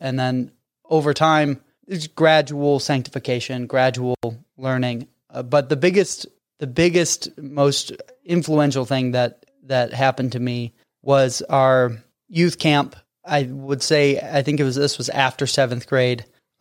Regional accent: Toledo, Ohio, United States; Cool. I grew up in the Toledo area.

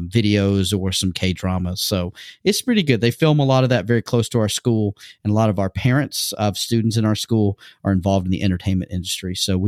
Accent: Atlanta, Georgia, United States; moved away as an adult; now in Incheon, South Korea; as Bonnie said, and I am originally from the Atlanta, Georgia region. I am actually currently working and living with my family in Incheon, South Korea.

